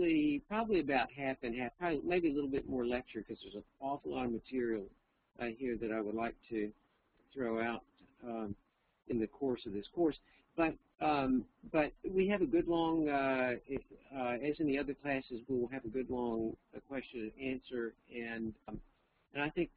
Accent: Texas, United States; accent: Texas; my Texas accent is too thick

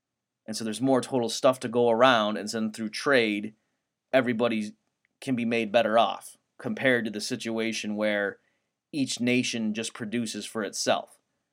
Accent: United States; But I'm, of course, you know, thinking it as an American

